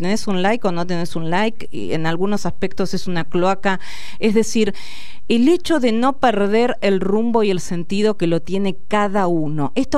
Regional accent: Carlos Casares, Buenos Aires Province, Argentina; born there; yo nací en Carlos Casares, provincia de Buenos Aires, soy de los pagos de Felisa Micheli

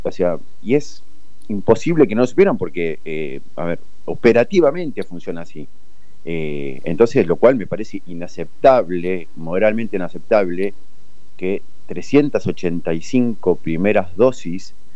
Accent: Argentina; me entristece mucho como argentino que esto no sea considerado un delito.

